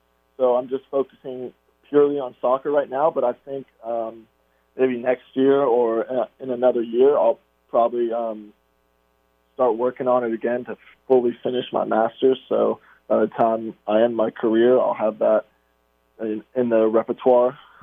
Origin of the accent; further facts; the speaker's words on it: Charleston, United States; And because I'm from Charleston, not far away, so I've been to Charleston.